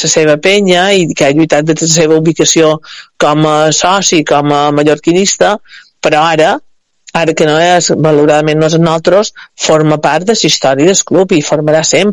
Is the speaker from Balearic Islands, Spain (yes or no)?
yes; Palma, Balearic Islands, Spain; perquè jo som del Fortí, vaig néixer al Fortí